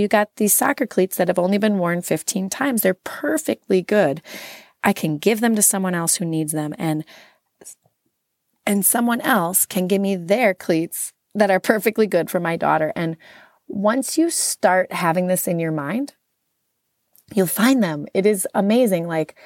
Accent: Wisconsin, United States; I'm from Wisconsin. It's a Midwest thing.

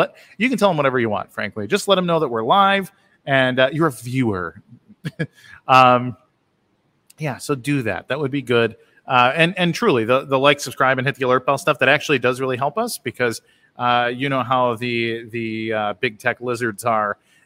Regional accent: Midwest, United States; Now, I'm from the Midwest and I've had a lot of old friends be like, oh man, it's like 100 degrees.

